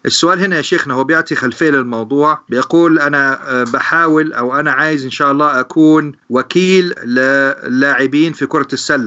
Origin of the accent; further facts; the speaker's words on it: Egypt; مش عارف صراحة عندنا في مصر يسموها إيه الحاجات دي